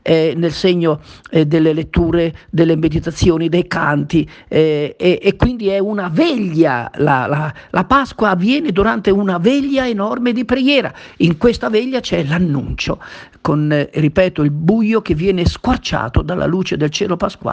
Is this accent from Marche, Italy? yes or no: yes; Castignano, Marche, Italy; Ricordo fin da piccolo, e lo vedo ancora nel mio paese, a Castignano, vedo ancora i dolci pasquali